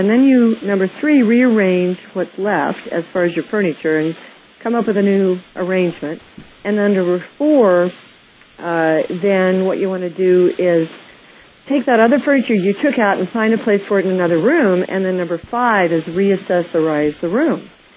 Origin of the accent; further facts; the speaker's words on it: Kansas, United States; as Grandpa taught me growing up in Kansas, to shoot for the star